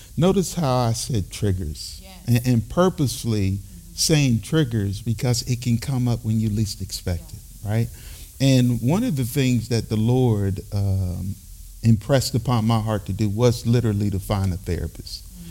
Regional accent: Fort Knox, Kentucky, United States; born there; I was born Fort Knox, Kentucky.

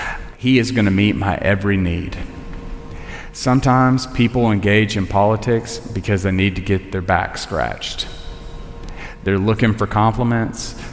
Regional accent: Tennessee, United States; I'm from Tennessee. It's like a surprise that I got shoes on right now.

